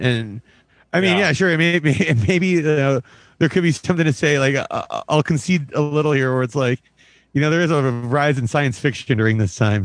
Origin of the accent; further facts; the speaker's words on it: Whittier, California, United States; Whittier, California, just outside of LA.